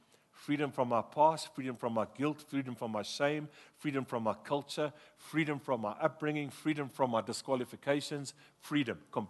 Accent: Durban, KwaZulu-Natal, South Africa; As my friend that I grew up with in Durban

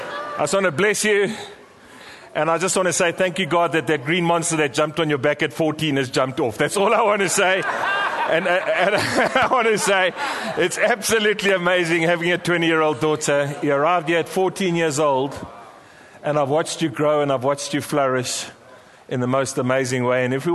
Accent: Durban, KwaZulu-Natal, South Africa; I said, no, I'm from Durban.

